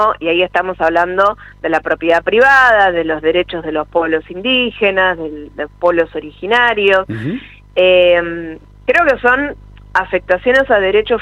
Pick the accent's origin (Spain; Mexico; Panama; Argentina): Argentina; como ciudadanos argentinos y argentinas